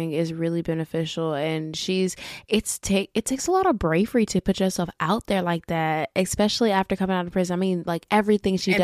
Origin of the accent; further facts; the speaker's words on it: Florida, United States; And I'm from Florida. Boy, y'all do us dirty.